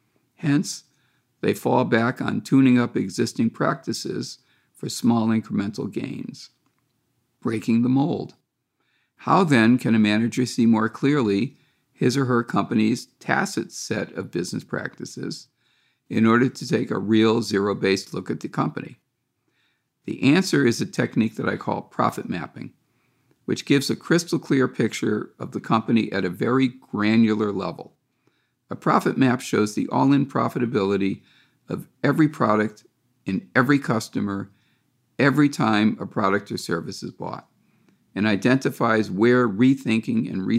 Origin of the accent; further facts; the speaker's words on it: Massachusetts, United States; also born or lived in Connecticut; I was brought up in Western Massachusetts and Connecticut, and my parents and grandparents were from Providence and Hartford